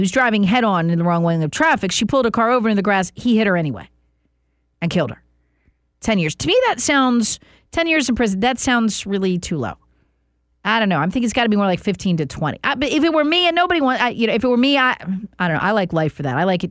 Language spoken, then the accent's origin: English; the South, United States; No, but I am a Southerner at heart. Plus, I grew up in the South.